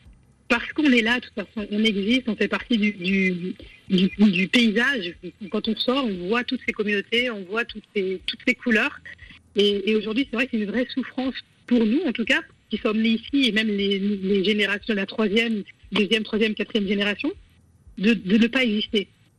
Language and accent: French; Chad; Je suis originaire du Tchad. Et donc aujourd'hui, donc, je me considère comme une afro-descendante.